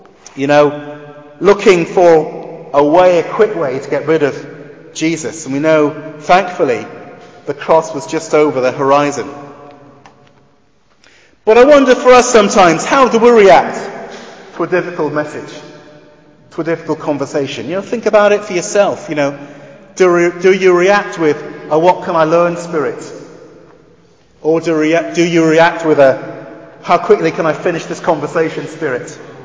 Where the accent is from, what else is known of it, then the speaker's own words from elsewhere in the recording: Wales, United Kingdom; Growing up in South Wales, I trained with a lot of very good athletes.